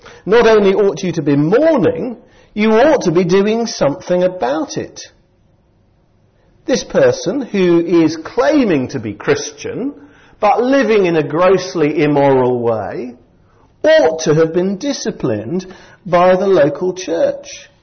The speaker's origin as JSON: {"language": "English", "region": "England", "country": "United Kingdom", "said": "it is the case in the church I go to, very often is the case, that we are very English and we are therefore very private."}